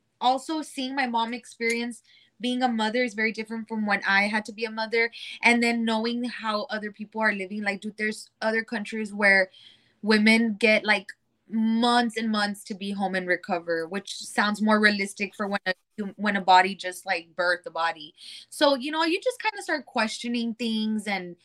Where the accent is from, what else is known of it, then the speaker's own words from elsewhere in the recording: Laredo, Texas, United States; I was born and raised in Laredo. My families are middle class.